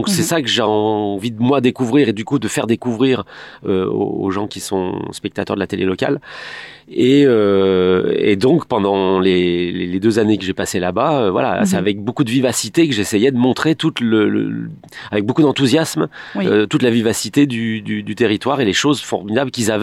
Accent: Auvergne-Rhône-Alpes, France; Moi, j'ai grandi dans le Beaujolais, à côté de Lyon. Donc, du coup, il y a peut-être d'autres langues. Bon, il y a quelques mots typiquement lyonnais que je connais, mais je connais pas vraiment de patois.

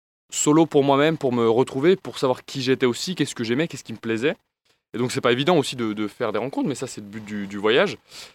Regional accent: Paris, Île-de-France, France; born there; je suis né à Paris, après je suis descendu dans le sud et puis... Après, du coup, mon bac économie sociale, je suis parti à Avignon.

